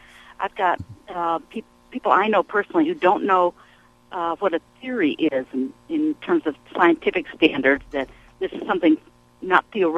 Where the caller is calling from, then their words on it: Chicago, Illinois, United States; I'm calling from Chicago.